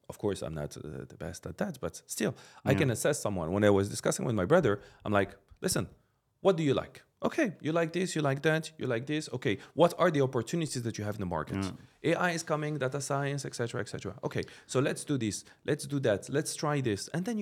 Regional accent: Morocco; also born or lived in Paris, France; now in Dubai, United Arab Emirates; I'm originally from Morocco, but I'm French Moroccan. Lived in Paris for over a decade and came here like 7 years ago.

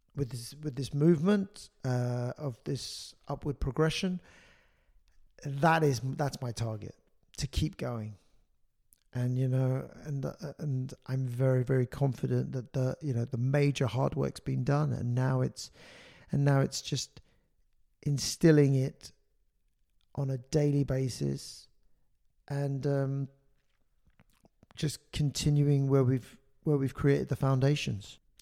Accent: London, United Kingdom; My mother's French. My father was Pakistani. But I was born and raised originally in South London.

